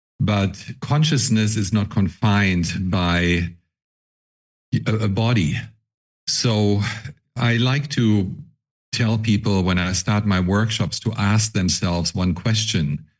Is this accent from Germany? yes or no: yes; Germany; English is a second language; moved away as an adult; now in United States; I was in my mid-20s when I immigrated to the United States. And when I was born and raised in Germany, as you can probably tell by my accent, but I immigrated to the States in 1991.